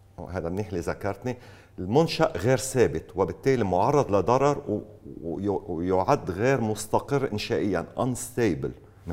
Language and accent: Arabic; Lebanon; نحن كلبنانيين عنا الامكانيات والمقدره ان نجيب ارقام دقيقه